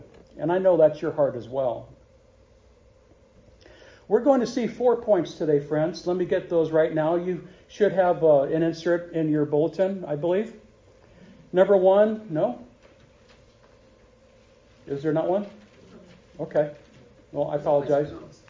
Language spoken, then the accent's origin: English; St. Louis, Missouri, United States; I was not a fit for that congregation. I grew up in St. Louis. This was a small town.